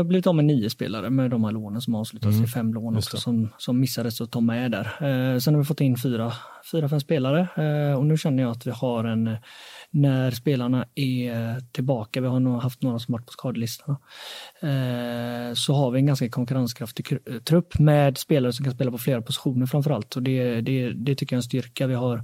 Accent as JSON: {"language": "Swedish", "town": "Gothenburg", "region": "Västra Götaland County", "country": "Sweden", "tie": "born or raised there", "moved": "yes", "said": "dels Göteborg, det är min hemstad. Jag har inte bott där på 17 år, och det var dags att komma hem."}